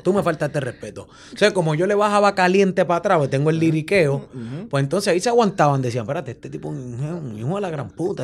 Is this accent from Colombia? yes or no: no; Parcelas Falú, San Juan, Puerto Rico; Yo vengo de Parcela Falú, yo soy parcelero